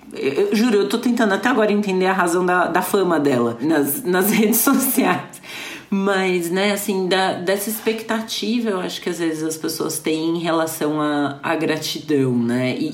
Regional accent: Campinas, São Paulo, Brazil; Não, eu sou de Campinas, que é uma cidade, apesar de grande, muito interiorana ainda, né?

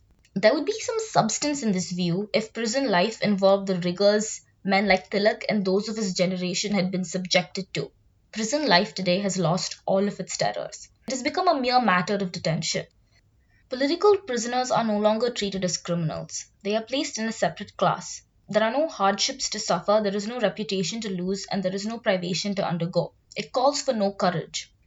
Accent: Delhi, India; I grew up in Delhi, so I've also grown up being intensely paranoid about my safety

